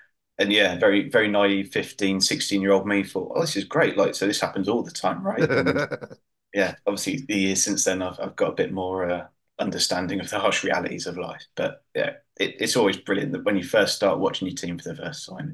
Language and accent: English; High Wycombe, South East England, United Kingdom; because I grew up in High Wycombe